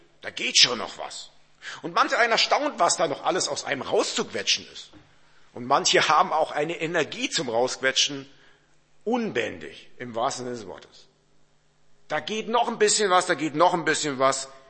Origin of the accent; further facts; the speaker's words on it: Baden-Württemberg, Germany; ich komme aus dem Schwabenland